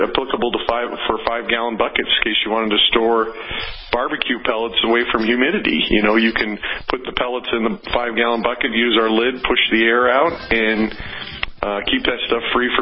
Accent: Montana, United States; Well, I'm from Montana originally, so we're up in Montana

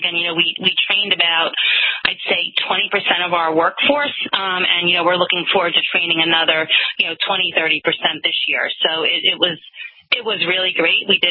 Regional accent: New York, United States; I was originally from New York.

